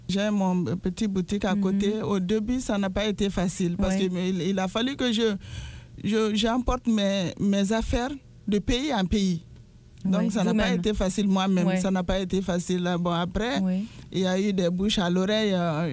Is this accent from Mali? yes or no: yes; Mali; now in Bamako, Mali; Je suis malienne